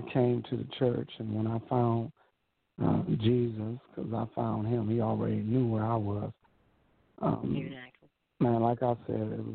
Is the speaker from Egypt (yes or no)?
no; Buffalo, New York, United States; I grew up in the Fruit Belt area is what is called of Buffalo, New York, which was heavily populated with someone called gang life.